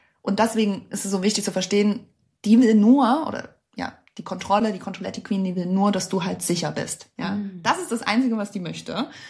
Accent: Germany; Ich komme ursprünglich aus der DDR, aus der ehemaligen, ne?

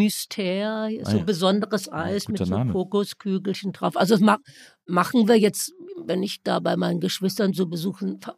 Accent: Baden-Württemberg, Germany; Also Baden, wo ich herkomme, man nennt das ja das Kalifornien Deutschlands.

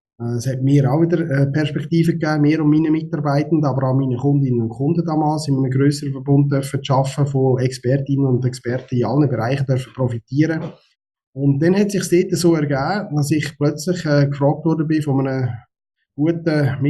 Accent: Eschenbach, Lucerne, Switzerland; Ich bin hier in der Region Luzern aufgewachsen, konkret in Öschenbach. Bin dann über Zug arbeiten, wohnen auf Zürich, in Saargau und bin dann am Schluss plötzlich hier in Luzern gelandet, endlich mal zurück in die Heimat.

